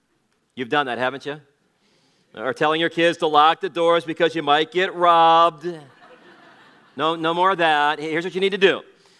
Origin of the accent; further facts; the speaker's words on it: Gary, Indiana, United States; Growing up in Gary in the summertime, you naturally rooted for the Chicago Cubs